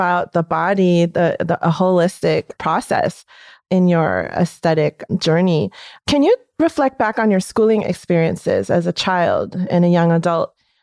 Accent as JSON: {"language": "English", "town": "Rochester", "region": "New York", "country": "United States", "tie": "born or raised there", "said": "I grew up in Rochester, New York, the headquarters of Kodak. My father was working at Kodak as a scientist. So I grew up in that community."}